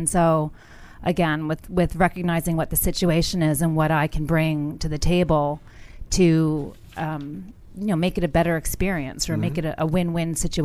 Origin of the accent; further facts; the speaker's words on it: Poughkeepsie, New York, United States; I'm from Poughkeepsie, New York.